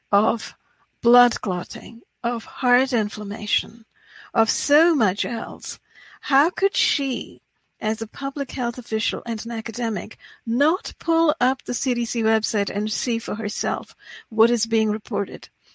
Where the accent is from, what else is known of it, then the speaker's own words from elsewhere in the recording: India; Dr. Soumya is from India, as I'm from India too.